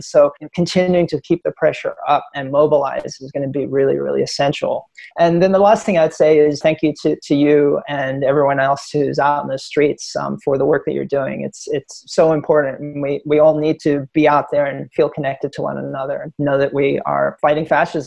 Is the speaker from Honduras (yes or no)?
no; South Africa; now in United States; As I said, I'm from South Africa.